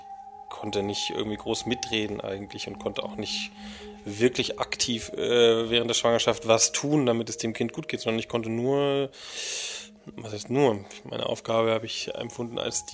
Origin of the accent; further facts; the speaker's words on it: Lower Saxony, Germany; born there; now in Leipzig, Germany; ich bin 31 Jahre alt, gebürtig aus Niedersachsen, lebe in Leipzig als freischaffender Komponist